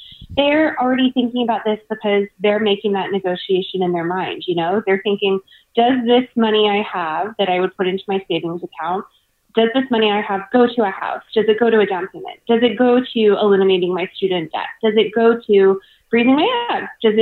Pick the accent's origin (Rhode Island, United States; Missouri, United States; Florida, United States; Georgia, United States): Georgia, United States; Savannah; And I grew up in Georgia. I grew up in Savannah.